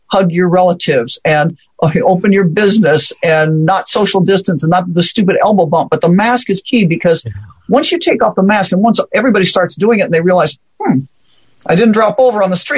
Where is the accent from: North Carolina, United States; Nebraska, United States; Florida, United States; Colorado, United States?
Nebraska, United States; Omaha; And I'm from Omaha, Nebraska area.